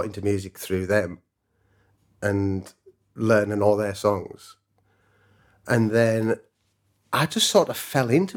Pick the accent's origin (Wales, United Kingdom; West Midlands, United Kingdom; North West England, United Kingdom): North West England, United Kingdom; Mate, I'm a welder from Cumbria.